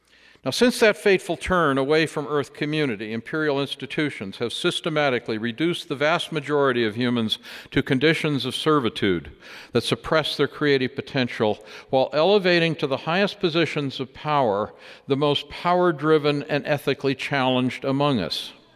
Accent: Longview, Washington, United States; I grew up in Longview, a small conservative town in Washington State, where my family owned a music and appliance store.

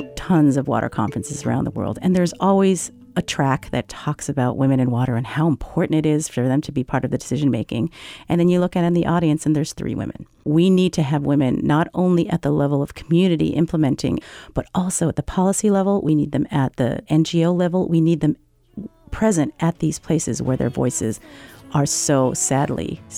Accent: United States; Unbeknownst to me, born and raised in the United States, who could always just flush a toilet when I needed

